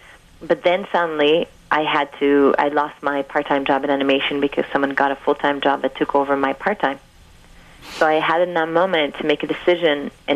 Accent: Cuba; I came from Cuba, and I was writing in my blog for 3 years

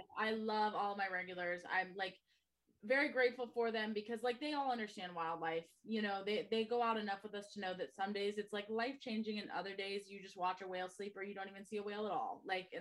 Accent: Ohio, United States; Like I'm from Ohio originally

